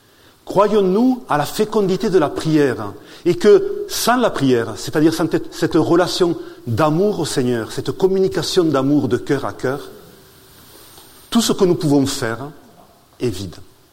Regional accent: Occitanie, France; accent: southern French; now in Rome, Italy; mon accent est du sud de la France, des Hautes-Pyrénées, là où vous avez le granit des Pyrénées et le murmure cristallin de la Garonne. Donc, pas très loin de Lourdes. Mais je suis maintenant depuis 4 ans à Rome

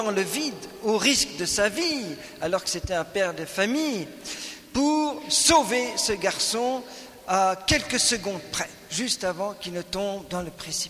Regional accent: Switzerland; comme j'ai passé toute mon enfance en Suisse, mes études de théologie en Suisse, c'est un peu ma patrie

